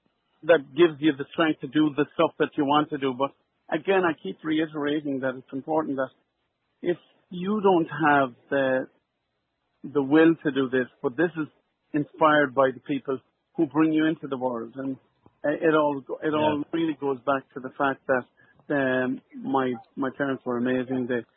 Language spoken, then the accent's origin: English; Ireland; No, I mean, you know, I grew up in a typically Norman Irish family. I was a twin.